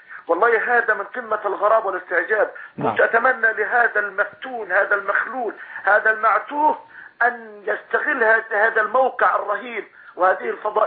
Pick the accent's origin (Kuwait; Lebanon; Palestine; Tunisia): Palestine; ليتحدث عن يعني ما يحدث عندنا في فلسطين